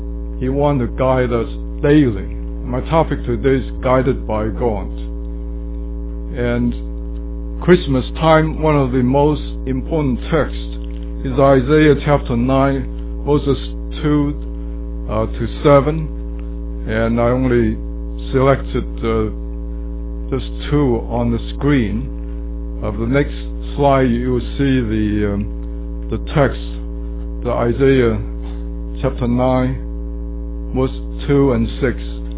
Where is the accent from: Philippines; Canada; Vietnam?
Vietnam; now in United States; So more than half my life I lived in the States. I came from Vietnam. My parents came from China to Vietnam. So I was pretty much a bicultural, you can say, a person who lived through another culture